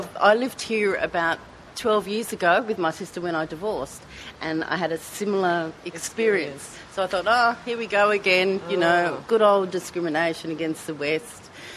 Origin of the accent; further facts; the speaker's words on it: Fairfield, New South Wales, Australia; I was born in Fairfield many, many years ago, so I'm a Westie girl at heart, but moved back here to house sit for my sister